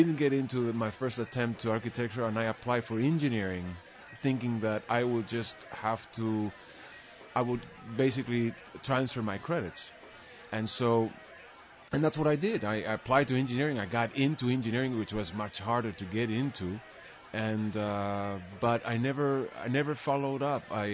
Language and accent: English; Lima, Peru; moved away as an adult; now in United States; I grew up in Lima, Peru. Mm-hmm. I was born in Lima, grew up in the capital until I was about 21, and I moved on to the States.